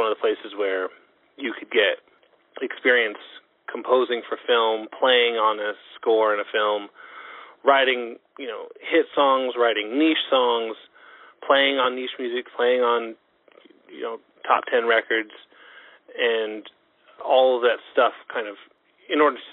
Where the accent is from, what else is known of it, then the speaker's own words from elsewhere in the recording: Los Angeles, California, United States; Yeah, born and raised in Los Angeles. Moved around a little bit within the city just for school and stuff.